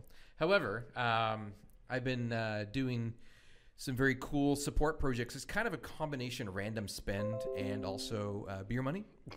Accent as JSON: {"language": "English", "region": "East Coast", "country": "United States", "said": "I'm from the East Coast, and the East Coast have these things called wharf rats."}